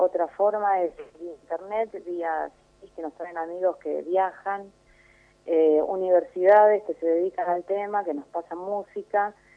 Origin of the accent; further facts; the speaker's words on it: Argentina; nosotros nacimos acá en la Argentina, nos formamos en universidades de acá y nuestra formación es musical europea y además abrevamos de la música popular nuestra.